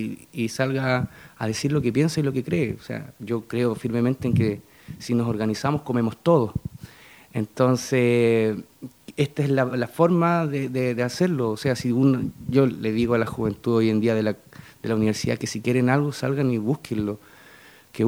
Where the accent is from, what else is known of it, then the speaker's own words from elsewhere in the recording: Purranque, Los Lagos, Chile; also born or lived in Osorno; yo nací en Osorno, me crié en Purranqui hasta los 17 años, estudié en colegio particular, subvencionado, Preciosa Sangre.